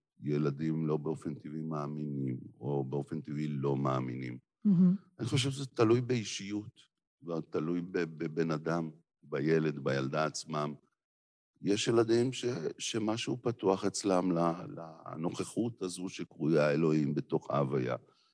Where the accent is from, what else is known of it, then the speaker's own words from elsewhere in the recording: Jerusalem, Jerusalem District, Israel; אני גדלתי בתוך עולם חילוני, בשכונת רמת אשכול בירושלים. אז היו לי חברים שלא היו דתיים